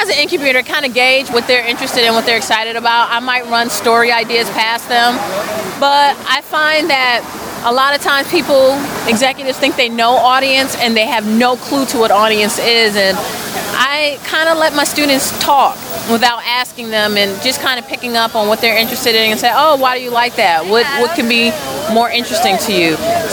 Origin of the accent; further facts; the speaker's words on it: New York City, New York, United States; Yeah, I'm from Harlem, from New York City.